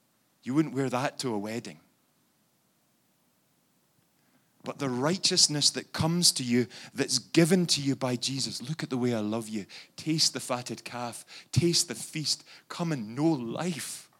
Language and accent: English; Scotland, United Kingdom; accent: Scottish brogue; by my brogue, you would clearly hear that I'm no more English than I am flying in the air. I'm Scottish through and through. More than that, a Scottish Presbyterian.